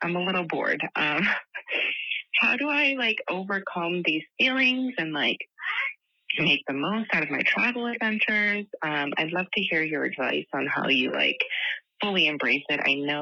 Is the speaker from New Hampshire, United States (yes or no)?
yes; New Hampshire, United States; I'm from New Hampshire.